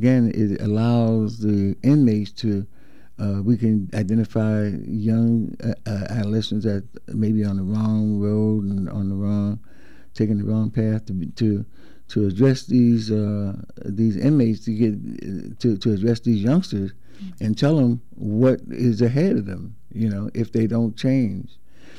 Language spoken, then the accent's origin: English; New York, United States; moved away; I'm originally from New York.